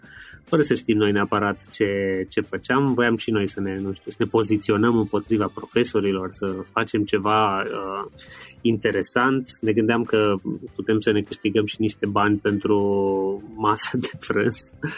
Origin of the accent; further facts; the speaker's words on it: Târgu Mureș, Mureș County, Romania; eu sunt din Târgu Mureș și m-am născut într-o familie de medici, mă rog, o primă generație de medici.